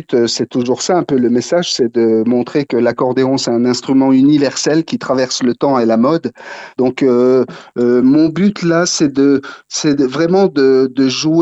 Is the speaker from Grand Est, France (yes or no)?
yes; Gérardmer, Grand Est, France; moved away as an adult; now in Paris, France; Vosgien d'origine, je suis né à Gérardmer, oui, c'est ça. Et puis, à 19 ans, je suis descendu à la capitale.